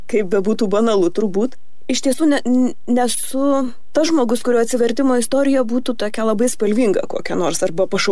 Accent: Marijampolė, Marijampolė County, Lithuania; Augau Marijampolėje, visiškai greta, galima sakyti, tam pačiam kieme, būtą turėjo seserys, tos pačios vienuolijos, kurioje dabar esu.

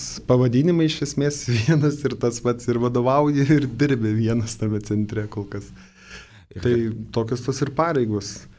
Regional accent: Druskininkai, Alytus County, Lithuania; pats esu kilęs iš Druskininkų

